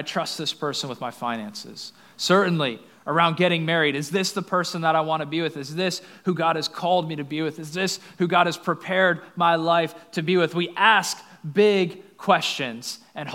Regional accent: Cape Coral, Florida, United States; So we're from Cape Coral, not a big city.

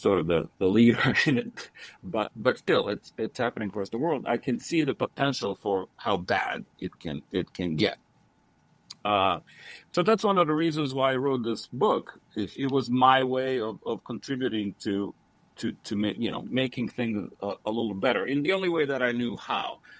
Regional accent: Bosnia & Herzegovina; now in United States; I come from Bosnia, which, you know, as you might know, went through this horrible war in the early 90s. And that's when I came to the U.S. as a refugee.

